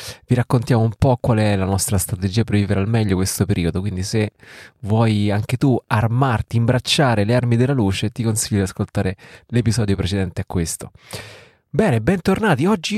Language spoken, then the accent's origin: Italian; Rome, Lazio, Italy; io sono di Roma, sono cresciuto in un quartiere di periferia di Roma, verso Monte Sacro